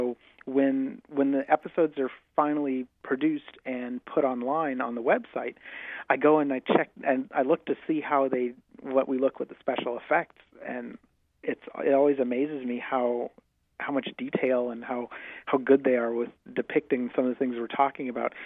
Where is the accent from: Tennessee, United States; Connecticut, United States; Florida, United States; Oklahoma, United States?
Florida, United States; Miami; I grew up in Miami, and the planetarium in Miami